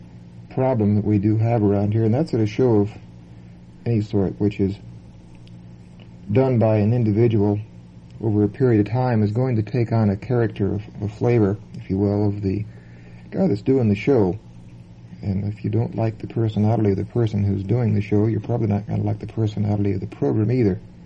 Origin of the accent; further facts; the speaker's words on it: New Orleans, Louisiana, United States; I spent a while on the Gulf Coast, not far from my hometown of New Orleans